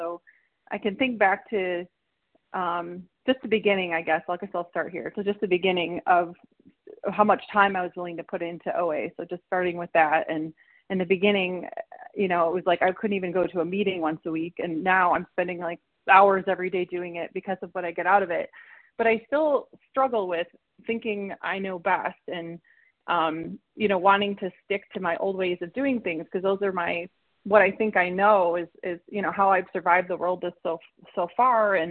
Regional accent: Michigan, United States; Hi. Good morning. … from Michigan, the compulsive overeater.

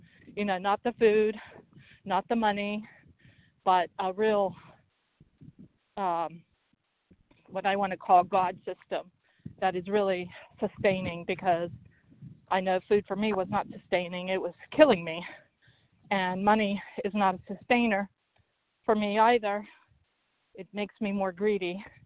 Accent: Pennsylvania, United States; I am from Pennsylvania.

